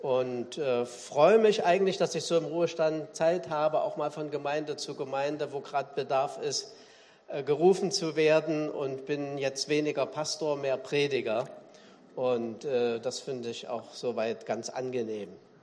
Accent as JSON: {"language": "German", "region": "Thuringia", "country": "Germany", "tie": "born there", "lives_now": "Cologne, Germany", "said": "wohne in Köln. Ich bin gebürtiger Thüringer"}